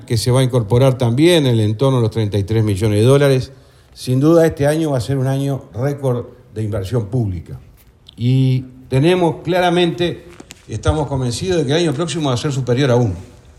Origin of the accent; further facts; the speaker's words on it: Uruguay; Como país, como uruguayo y como integrante del gobierno